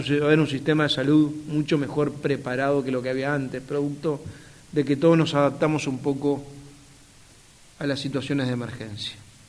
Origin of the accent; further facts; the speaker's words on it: Uruguay; como uruguayo